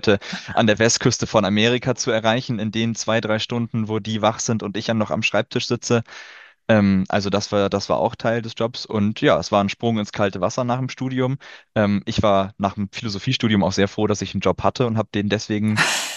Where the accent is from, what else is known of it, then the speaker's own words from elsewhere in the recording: Kiel, Schleswig-Holstein, Germany; Ich komme aus Kiel.